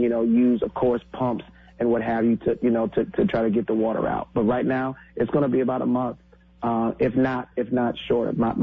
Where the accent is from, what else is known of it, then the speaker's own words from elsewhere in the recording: Hartford, Connecticut, United States; from us from Connecticut, which I'm so proud of my home state. I am so proud of being part of, you know, being born there at Hartford.